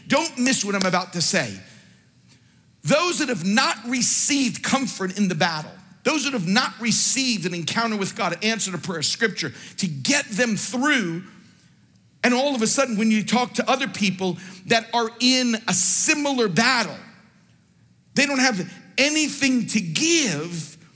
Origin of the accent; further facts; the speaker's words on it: Brazil; English is a second language; I come all the way from Brazil and the sound goes out.